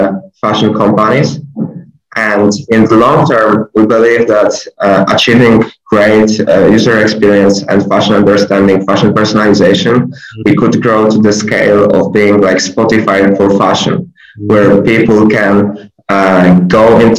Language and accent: English; Wadowice, Lesser Poland, Poland; I'm originally not from Krakow. I'm originally from Wadowice town. So it's very small town. And for high school, I decided to go to the Krakow for high school.